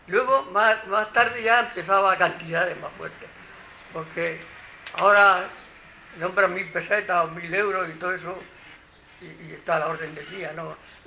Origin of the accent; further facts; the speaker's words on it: Spain; lo que somos los españoles